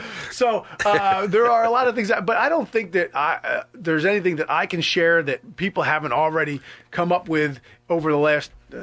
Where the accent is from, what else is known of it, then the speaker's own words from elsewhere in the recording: New Jersey, United States; I'm an Italian from Jersey.